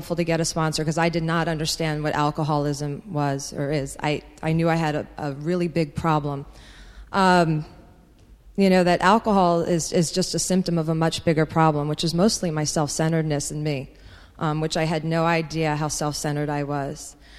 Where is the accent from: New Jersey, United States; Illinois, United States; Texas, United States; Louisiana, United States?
New Jersey, United States; Rahway; born there; I was born in Rahway, New Jersey. Yeah, where there's a big prison.